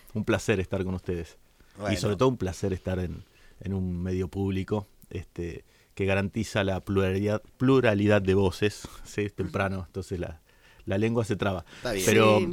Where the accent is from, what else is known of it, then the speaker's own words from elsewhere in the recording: Santa Fe, Argentina; yo nací acá en Santa Fe, crecí, me pude recibir de abogado, pude conseguir un laburo, formé una familia.